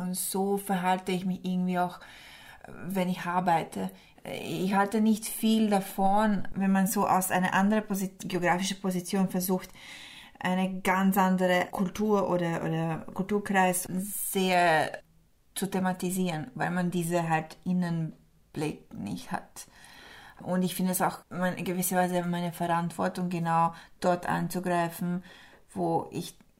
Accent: Split, Split-Dalmatia County, Croatia; German is a second language; now in Vienna, Austria; Split ist immer noch meine Heimat, Kroatien ist meine Heimat.

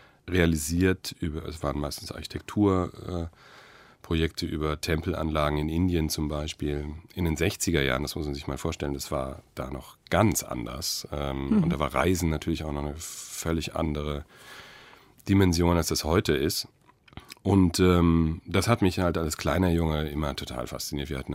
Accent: Frankfurt am Main, Hesse, Germany; also ich komme ja aus Frankfurt am Main

